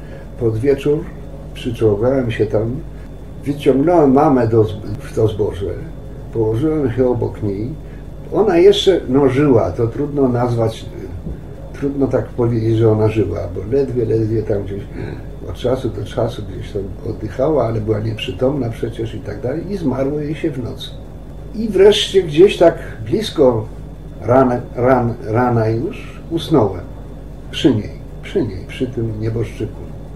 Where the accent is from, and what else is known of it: Zamość, Lublin Voivodeship, Poland; born there